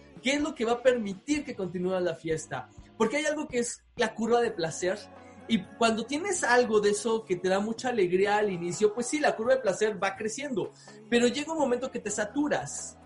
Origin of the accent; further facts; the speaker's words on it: Mexico; Como sociedad mexicana